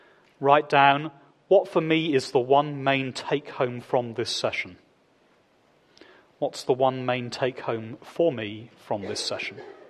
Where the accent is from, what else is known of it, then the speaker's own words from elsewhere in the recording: United Kingdom; I do a lot of the time because I'm a Brit.